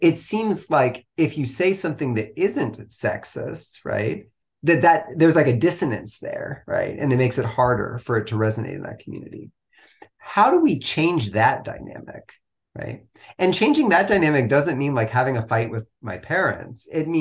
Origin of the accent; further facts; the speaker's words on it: Texas, United States; When I grew up in North Texas, in the run-up to the Iraq War during the George W. Bush administration, before we had internet, really.